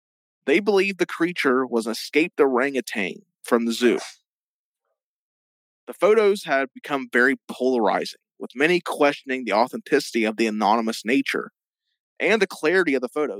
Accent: Ohio, United States; Yeah, we're from Ohio. It all ends in Florida.

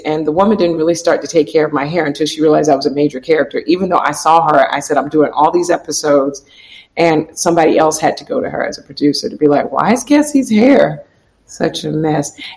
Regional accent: Florida, United States; moved away as an adult; now in New York, United States; I'm from Florida originally, and I ended up moving to New York to go to grad school

